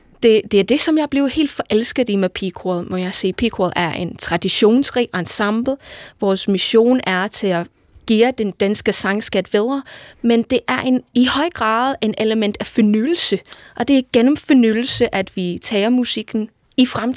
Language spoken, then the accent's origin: Danish; Liverpool, North West England, United Kingdom; Danish is a second language; now in Denmark; Jeg kommer fra Liverpool i England oprindeligt. Vi er rigtig ned på jorden